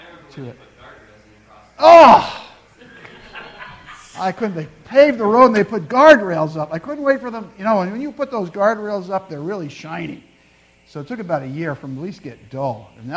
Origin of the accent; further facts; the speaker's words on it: New Jersey, United States; moved away; It's like I moved here from New Jersey, I don't know how many years ago, a long time ago, and grew up just outside of New York City, grew up in a nice town, enjoyed my experience there growing up